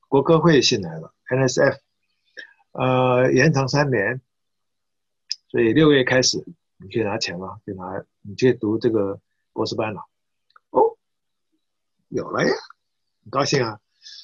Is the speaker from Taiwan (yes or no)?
yes; Taiwan; 一年，我们台湾来了9个学生，9个。